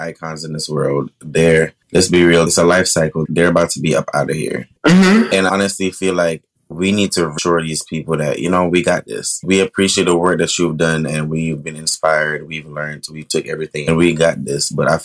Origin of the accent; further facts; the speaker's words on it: Hanover, Jamaica; also born or lived in St. James; I'm from Hanover. I was born and raised in Hanover and also raised in St. James, which is that Montego Bay, where, you know, mm-hmm, all the resorts and everything is.